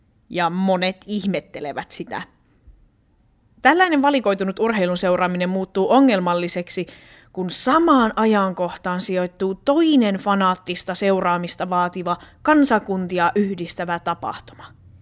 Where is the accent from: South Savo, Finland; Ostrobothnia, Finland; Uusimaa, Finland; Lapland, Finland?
South Savo, Finland; Savonlinna; Kävin aikoinaan myös katsomassa kotikaupungissani paikallisjoukkueen jääkiekkoa. No, Savonlinnan Sapko ei ole koskaan ollut mikään kova tiimi